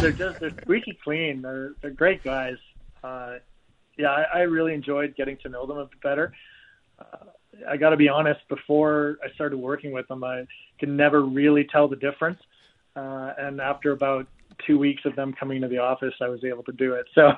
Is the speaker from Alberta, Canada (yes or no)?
no; Quebec, Canada; No, I grew up in Quebec, so the Pats were, you know, the same way that the Seahawks are to Vancouver. So I was a Pats fan